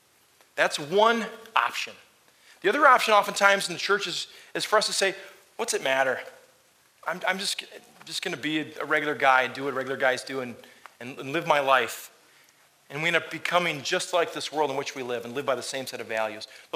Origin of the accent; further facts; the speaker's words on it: Michigan, United States; now in upstate New York, United States; Some folks like me, I'm from Michigan. I've been exiled to upstate New York, but you know, winters aren't as bad, so it was kind of an upgrade.